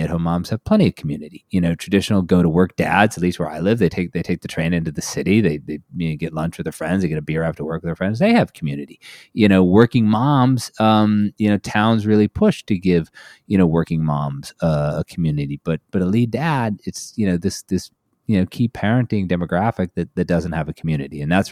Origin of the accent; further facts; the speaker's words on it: Massachusetts, United States; moved away as an adult; now in Connecticut, United States; I live in Southern Connecticut. I grew up in Massachusetts back when we had, you know, real winter.